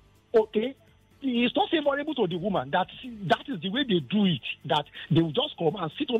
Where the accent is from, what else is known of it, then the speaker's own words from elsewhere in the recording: Sagamu, Ogun, Nigeria; Ogun, Ogun.